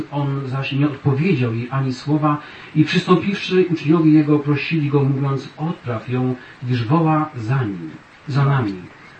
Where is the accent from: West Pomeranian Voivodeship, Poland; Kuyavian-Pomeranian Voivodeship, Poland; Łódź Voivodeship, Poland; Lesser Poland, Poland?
West Pomeranian Voivodeship, Poland; Połczyn-Zdrój; moved away; ja nigdy nie myślałem, że wyjadę kiedykolwiek z Połoczyn, a dla mnie Połoczyn to jest Połoczyn, to jest moje rodzinne miasto